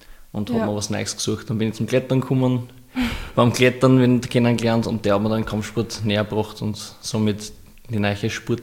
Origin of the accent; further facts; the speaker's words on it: Austria; nein, ich bin Österreicher, ich rede kein, ich bin kein Russ